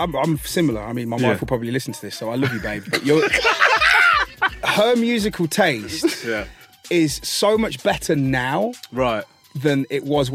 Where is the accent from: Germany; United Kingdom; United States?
United Kingdom; Nottingham, East Midlands; because I'm from Nottingham